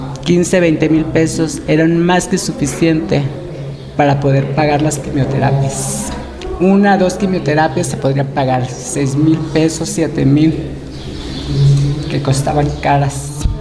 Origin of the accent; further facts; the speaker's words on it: Jalcocotán, Nayarit, Mexico; Tengo 39 años, soy de Jalcocotán, Nayarit, a una hora de Tepic, Nayarit, y el puerto de San Blas me queda a una hora.